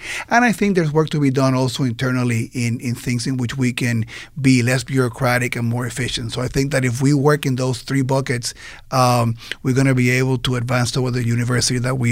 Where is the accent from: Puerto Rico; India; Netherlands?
Puerto Rico; I was born and raised in Puerto Rico, yes. And I think, you know, the accent should also be helpful.